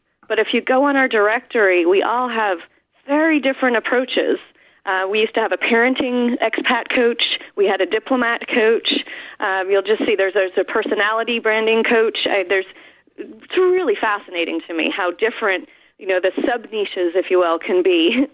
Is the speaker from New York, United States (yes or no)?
yes; New York City, New York, United States; I was a city girl, born and raised in New York City